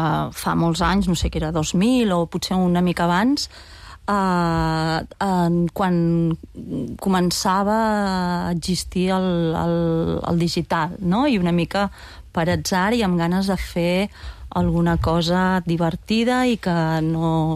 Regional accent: Banyoles, Catalonia, Spain; moved away as an adult; now in Barcelona, Spain; jo soc de Banyoles i vaig sortir de Banyoles marxar de Banyoles als 18 anys.

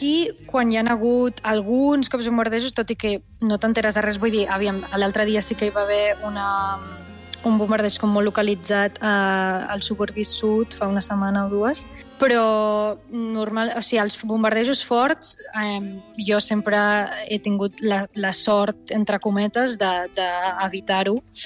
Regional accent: Barcelona, Catalonia, Spain; born there; Vaig néixer a Barcelona l'any 99

